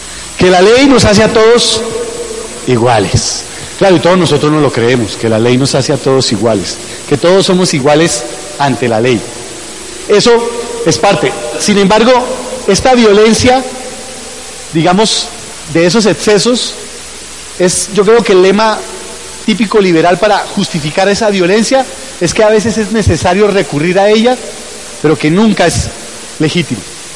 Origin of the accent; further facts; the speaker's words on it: Colombia; En mi país, en Colombia